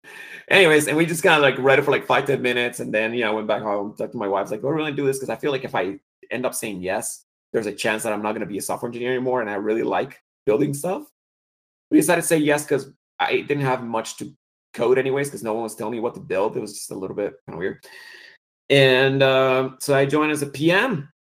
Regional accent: Guatemala; English is a second language; I'm originally from Guatemala.

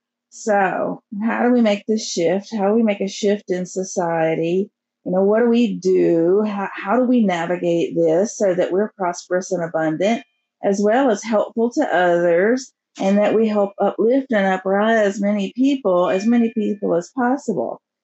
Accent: Appalachia, United States; I'm an Appalachian folk medicine woman, which means I'm of Cherokee and Celtic descent.

